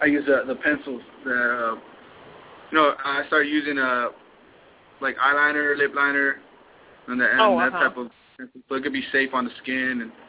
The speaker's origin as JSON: {"language": "English", "region": "West Coast", "country": "United States", "tie": "born or raised there", "said": "Yeah, you know, I grew up in the West Coast, so, you know, I always like all them West Coast rappers."}